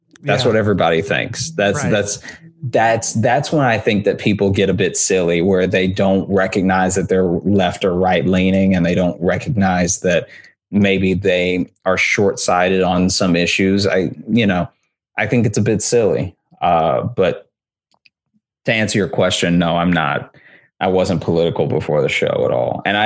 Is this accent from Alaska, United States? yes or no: no; Louisiana, United States; I grew up in Louisiana. And then Louisiana. I started stand up in Chicago.